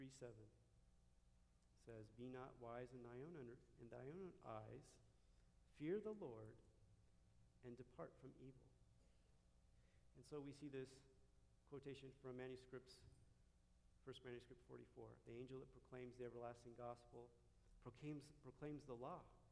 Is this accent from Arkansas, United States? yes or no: no; Loma Linda, California, United States; born there; I was born in Loma Linda.